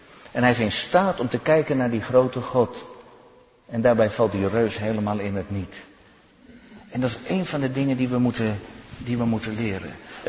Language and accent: Dutch; Haarlem, North Holland, Netherlands; We komen uit de stad van Corrie ten Boom, waar we ook wonen, Haarlem.